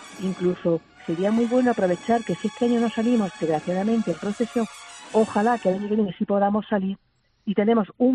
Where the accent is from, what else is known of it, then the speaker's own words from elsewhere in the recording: Jaén, Andalusia, Spain; now in Granada, Spain; Soy de Jaén, adoptada en Granada porque llevo aquí 32 años.